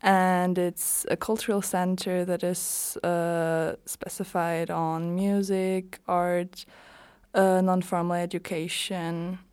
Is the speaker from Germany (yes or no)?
yes; Germany; I am from Germany